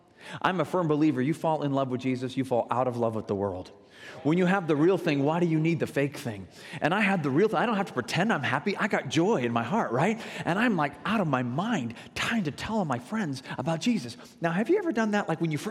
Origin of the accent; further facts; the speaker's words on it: California, United States; now in Texas, United States; Now, I live in Texas, but I haven't always. You probably tell by the way I talk. I grew up in California, and we live near Tyler, Texas.